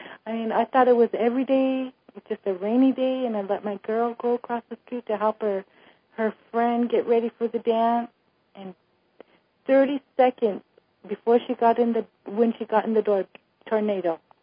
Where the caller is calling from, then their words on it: Fayetteville, North Carolina, United States; I'm calling from Fayetteville, North Carolina.